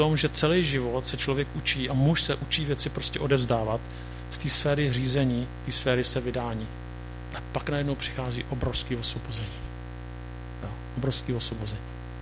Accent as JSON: {"language": "Czech", "region": "Prague", "country": "Czechia", "said": "jsem z Prahy, možná to jinde vypadá jinak, ale já myslím, že ne."}